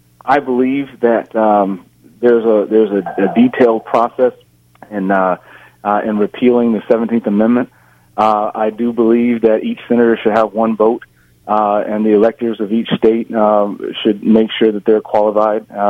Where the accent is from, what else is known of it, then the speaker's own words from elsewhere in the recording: Michigan, United States; We talk about Wayne County. I was raised in Wayne County. I've created jobs in Wayne County.